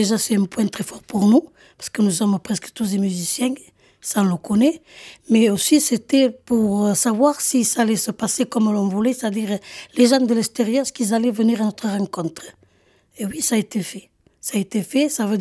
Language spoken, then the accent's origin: French; France; born there; nous sommes des Français avant tout. Hein. Nous sommes nés ici. Et en plus, moi, ce que je tiens à souligner, c'est que je suis née dans le quartier. Moi, je suis née dans ce quartier où on a eu tous nos anciens, nos habitudes, notre façon de vivre.